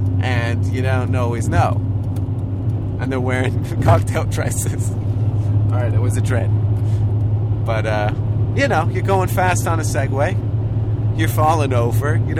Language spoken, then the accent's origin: English; New Jersey, United States; Yeah, we grew up in New Jersey, and, like, the only thing you can really have is a sparkler.